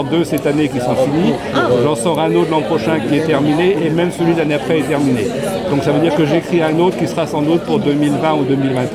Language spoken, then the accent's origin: French; Brittany, France; je suis breton, ça veut dire que je ne suis pas de Charente, et donc je suis venu hier de Bretagne, je retourne ce soir